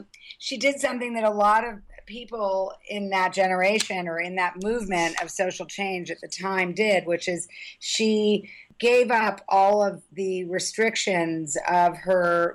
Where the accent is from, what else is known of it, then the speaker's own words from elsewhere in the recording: New York City, New York, United States; I grew up on the Upper West Side and Central Park was my playground